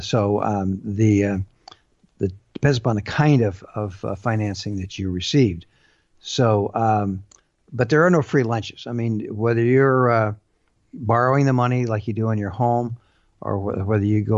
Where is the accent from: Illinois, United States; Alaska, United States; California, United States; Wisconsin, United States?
California, United States; I can remember years ago when I would travel from my hometown in Southern California to my school in Provo, Utah